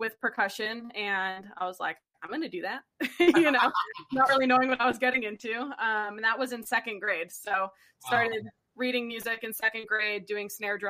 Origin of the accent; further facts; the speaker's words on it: North Hollywood, California, United States; But going to school in North Hollywood, country music is not cool.